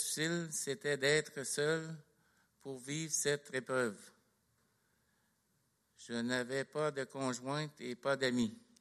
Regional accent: Gatineau, Quebec, Canada; Je suis le plus vieux d'une famille de 5 enfants. J'ai grandi ici à Gatineau.

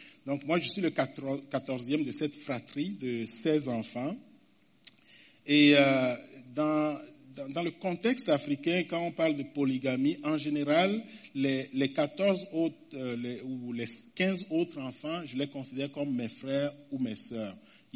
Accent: Togo; Mon arrière-plan familial. Je viens du Togo.

